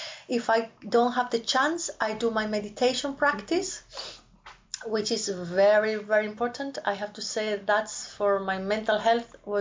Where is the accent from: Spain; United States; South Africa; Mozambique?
Spain; I come from Spain, from the south of Spain